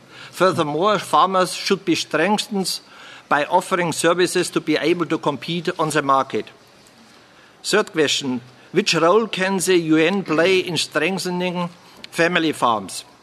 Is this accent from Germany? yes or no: yes; Germany; In my home country, Germany, for example, the public had the chance to visit farms during several open days.